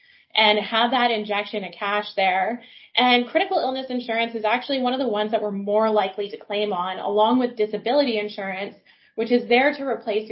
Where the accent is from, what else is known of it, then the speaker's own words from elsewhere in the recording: Waterloo, Ontario, Canada; I'm from Waterloo, so for those of you who don't know, that means you really have two options coming out of school, and you can go into tech or insurance.